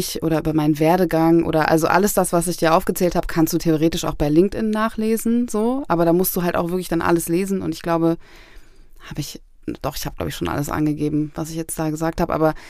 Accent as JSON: {"language": "German", "region": "Berlin", "country": "Germany", "tie": "born or raised there", "said": "Ich bin in Berlin-Wedding aufgewachsen und habe dort gelebt, bis ich 12 oder 13 war ungefähr und war viel, aber auch immer in Kreuzberg, weil meine Oma auch oft auf mich aufgepasst hat."}